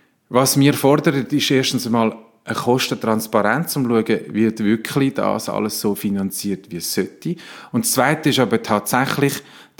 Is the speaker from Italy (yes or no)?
yes; Italy; Früher habe ich gelernt, als Italiener musst du eher ruhig sein